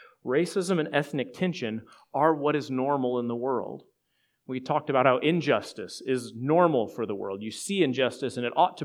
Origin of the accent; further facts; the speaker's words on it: United States; being white American, it's really easy for us to think about ourselves as the insider because we're a cultural majority in our country.